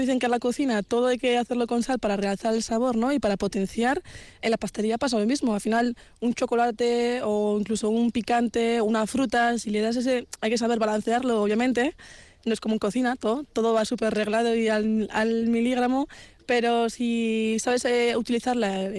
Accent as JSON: {"language": "Spanish", "town": "Pamplona", "region": "Navarre", "country": "Spain", "said": "en Pamplona mismo, que es de donde soy, vecinita de aquí, ¿no?, de Álava"}